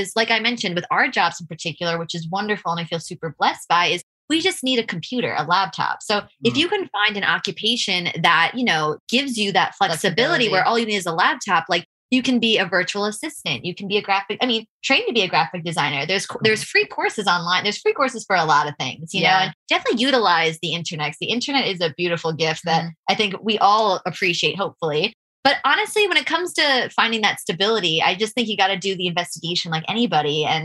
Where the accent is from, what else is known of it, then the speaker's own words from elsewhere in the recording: New York, United States; I know it's really cliche and because I'm from America, I'm from New York, but I really felt this sense of home.